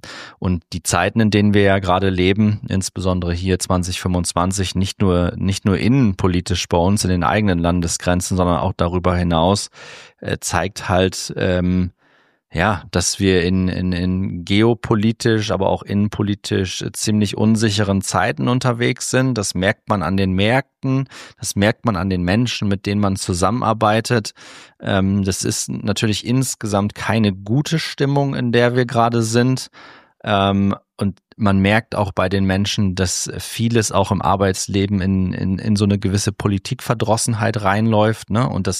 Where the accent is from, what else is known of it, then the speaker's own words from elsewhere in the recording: Cloppenburg, Lower Saxony, Germany; mit der Stadt Kloppenburg, also mit meiner Heimatstadt